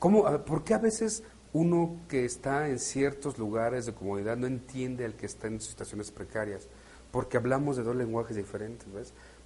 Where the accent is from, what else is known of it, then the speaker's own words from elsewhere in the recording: Mexico; yo no puedo leer la Biblia como un canadiense o como un alemán, porque no soy alemán y canadiense, soy mexicano, con todos los problemas que tenemos encima.